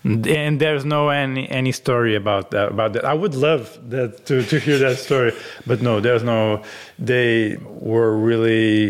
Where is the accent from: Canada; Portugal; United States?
Portugal; Faro; English is a second language; moved away as an adult; also born or lived in Lisbon, Portugal; I was obliged to leave my hometown in the south of Portugal and go to Lisbon